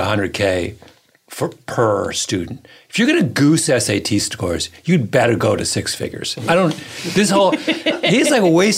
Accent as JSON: {"language": "English", "country": "Canada", "said": "I'm a Canadian. This is all very weird to me."}